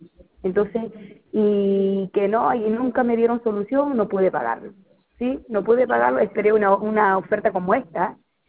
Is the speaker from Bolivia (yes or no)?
yes; Bolivia; yo soy del país de Bolivia